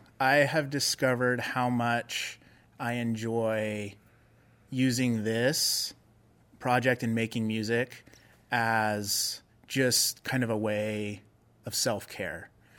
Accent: Tri-Cities, United States; I grew up in Tri-Cities. There wasn't a whole lot of venues going on at that time.

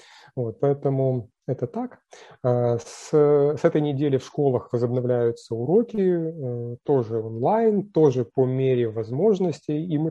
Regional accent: Odesa, Odesa Oblast, Ukraine; я одессит, я украинец.

